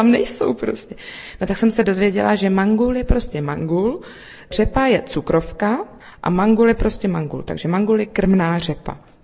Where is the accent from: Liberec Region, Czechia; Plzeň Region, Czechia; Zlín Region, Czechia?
Liberec Region, Czechia; Liberec; accent: North Bohemian; Já jsem se přistěhovala do toho kraje z Liberce, čili žádné nářečí jsem neměla, jenom takové to severočeské, kde se používá v přidaných jménech to nespisovné tvrdé ú.